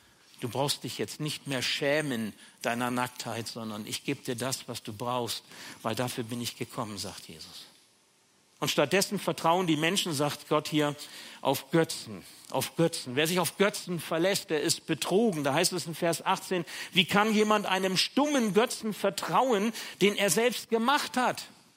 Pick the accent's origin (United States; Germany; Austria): Germany; Bremen; da gab es da einen Kattenturm, wo ich aufgewachsen bin als Jugendlicher